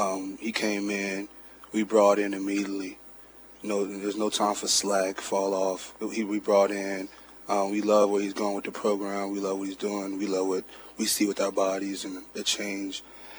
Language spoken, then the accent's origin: English; Texas, United States; growing up in Texas, you know, you're seeing schools like that.